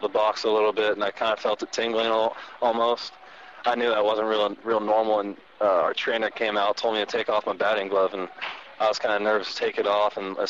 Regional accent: Portland, Oregon, United States; I grew up in Portland, Oregon, only about 2 hours away from Seattle

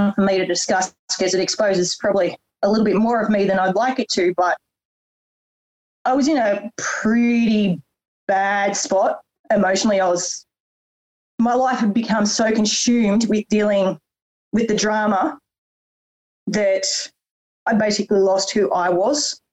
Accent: Goulburn, New South Wales, Australia; Okay, well, first of all, I'm from Goulburn in New South Wales. So that's partway between Canberra and Sydney.

